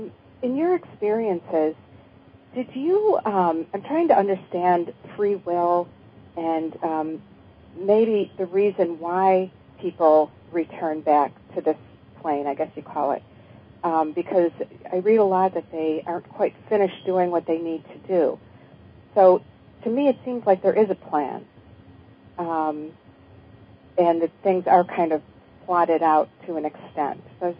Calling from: Chicago, Illinois, United States; I'm calling from Chicago.

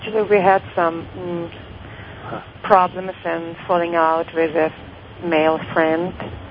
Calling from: California, United States; I'm calling from California.

